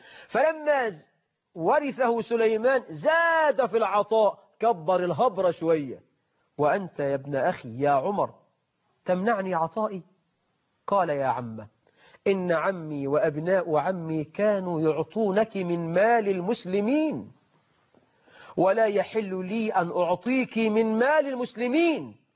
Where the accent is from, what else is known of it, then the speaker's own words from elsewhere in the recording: Egypt; يعني عندنا في مصر مثلا 400,000 جندي أمن مركزي بيكلفونا كل سنة 12 مليار جنيه.